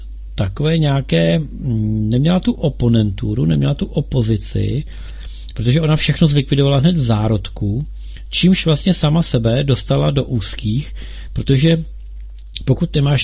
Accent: Bohemia, Czechia; Ta paní zjistí, že jsem z Čech

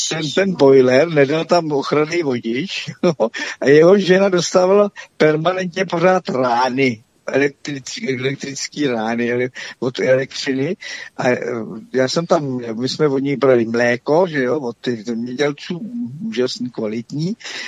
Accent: Plzeň, Plzeň Region, Czechia; tak já jsem z Plzně původně, že jo, tady teď jsem na Plzni jihu, takže Plzeňsko.

